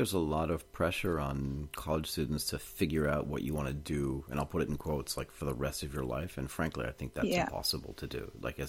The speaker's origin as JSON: {"language": "English", "town": "Boston", "region": "Massachusetts", "country": "United States", "tie": "born or raised there", "also_born_or_lived": "California / Connecticut / New Jersey / Pennsylvania", "said": "I was born in California, raised in Boston, Connecticut, New Jersey, Pennsylvania, went to college in Connecticut"}